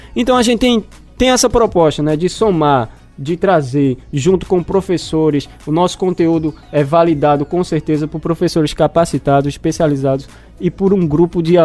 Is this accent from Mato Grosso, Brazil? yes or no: no; Recife, Pernambuco, Brazil; Nordestino, então nós de Recife aqui, né?